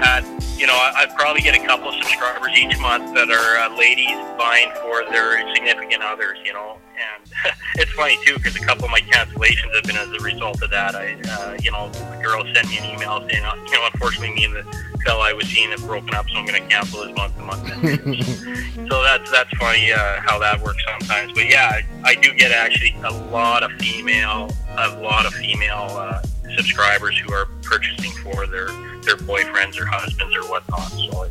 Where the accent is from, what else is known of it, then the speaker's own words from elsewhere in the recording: Western Canada, Canada; I'm from Canada. I don't think I've spoken about that. So I'm from out west in Western Canada